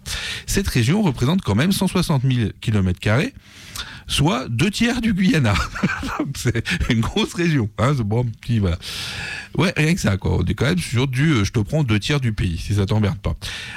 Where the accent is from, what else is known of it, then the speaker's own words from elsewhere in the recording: Lyon, Auvergne-Rhône-Alpes, France; on est lyonnais